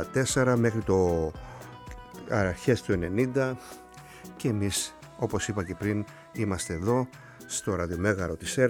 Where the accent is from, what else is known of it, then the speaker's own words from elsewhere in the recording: Kasos, South Aegean, Greece; κάποια κασιώτικα από το νησί μου.